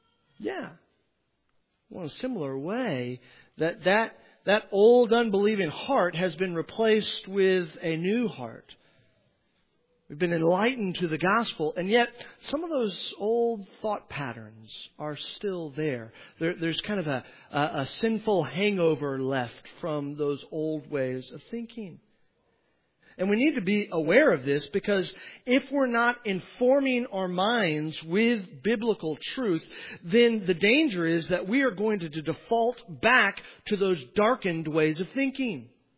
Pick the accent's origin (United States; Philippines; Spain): United States; Delaware; In my home state of Delaware, they can't even figure out how public bathrooms should work.